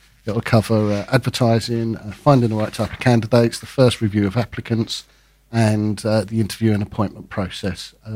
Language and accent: English; London, United Kingdom; As a Londoner, as someone that lived in London, London feels and looks different